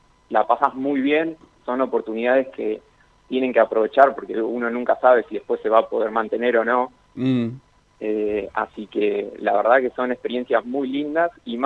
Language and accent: Spanish; La Plata, Buenos Aires Province, Argentina; Yo soy de La Plata.